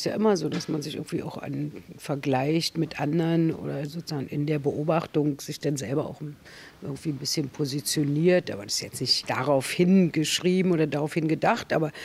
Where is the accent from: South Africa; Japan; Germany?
Germany; now in France; Und unter den Juden ist man sozusagen als jemand, der aus Deutschland kommt, dann irgendwie auch sehr exotisch.